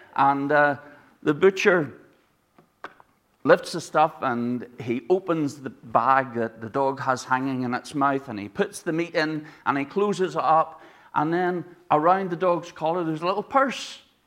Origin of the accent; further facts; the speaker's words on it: Ireland; And I've been told that's because I'm Irish, that I can be stuck in my ways.